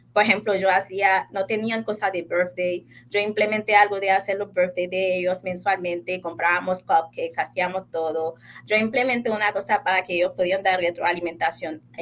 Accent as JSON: {"language": "Spanish", "country": "Haiti", "lives_now": "Puerto Rico", "said": "diferente a todos los puertorriqueños, como yo soy extranjera, yo soy de Haití, no podía trabajar inmediatamente"}